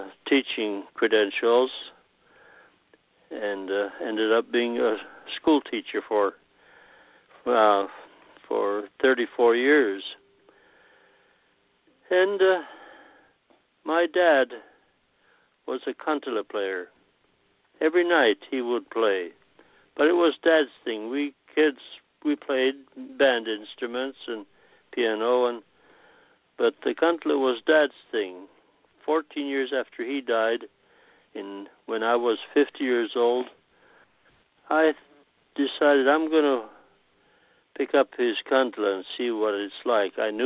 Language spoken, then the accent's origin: English; Naselle, Washington, United States; I grew up in Nassau, Washington, small town in southwest Washington State. And it was basically, when I was young, it was basically a Finnish community with three Finnish churches, Congregational, Lutheran, and Assembly of God.